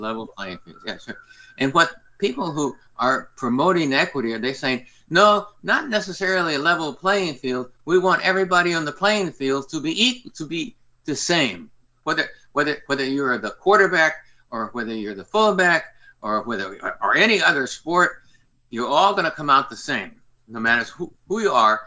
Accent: New Jersey, United States; I was born in New Jersey, grew up in the North, you know. I didn't grow up in the old segregation of the South, although my father's family did. My mother was born in Chile.

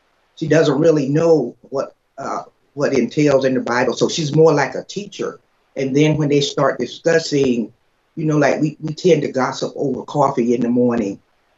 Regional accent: East Coast, United States; I'm used to the long rides because I am from the East Coast and my family and I, we would travel cross country to get home.

